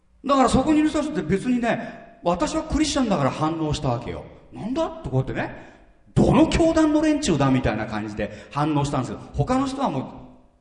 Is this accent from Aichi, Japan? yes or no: no; Marumori, Miyagi, Japan; たまに僕らの田舎にもあるんですけども、まああれ丸森っていうところに集団生活してるね